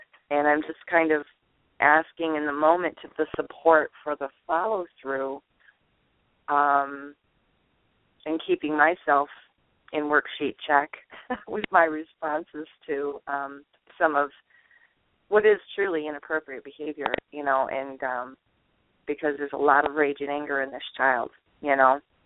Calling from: Indiana, United States; calling from Indiana.

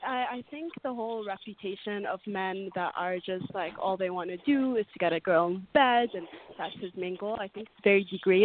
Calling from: Montreal, Quebec, Canada; Montreal.

